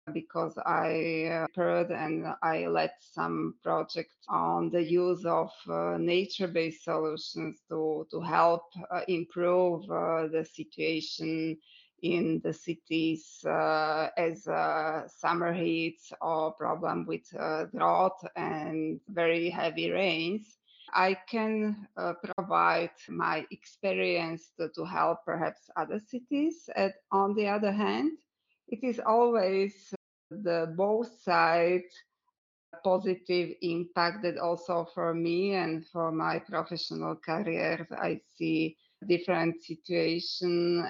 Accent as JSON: {"language": "English", "country": "Slovakia", "lives_now": "Austria", "said": "I am from Slovakia and living in Austria"}